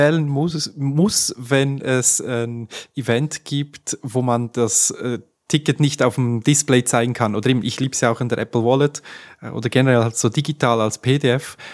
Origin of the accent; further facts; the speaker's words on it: Graubünden, Switzerland; also ich bin im Bündnerland aufgewachsen